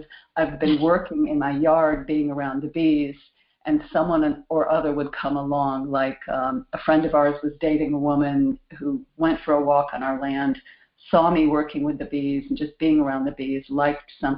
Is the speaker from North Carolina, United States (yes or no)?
yes; North Carolina, United States; And I came to the door and I said … from North Carolina, and you don't know me, but I've come to pay my respects.